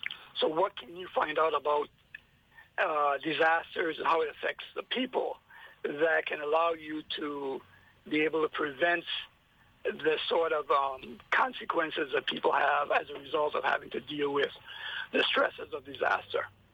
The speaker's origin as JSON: {"language": "English", "country": "U.S. Virgin Islands", "tie": "born or raised there", "said": "So I grew up in the Virgin Islands"}